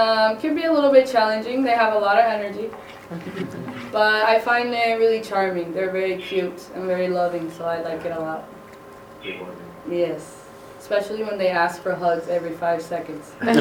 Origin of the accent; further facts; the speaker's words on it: Puerto Rico; now in Utah, United States; And I am born and raised in Puerto Rico and been living in Utah for 3 years.